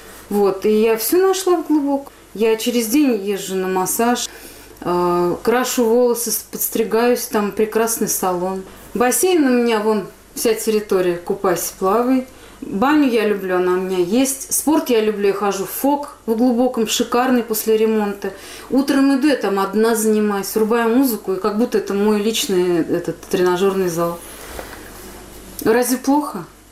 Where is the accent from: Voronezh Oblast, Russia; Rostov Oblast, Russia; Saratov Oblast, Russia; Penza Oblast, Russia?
Penza Oblast, Russia; Penza; also born or lived in Saint Petersburg / Moscow; я из Пензы, но я почти, ну, большую часть жизни прожила в Петербурге и в Москве.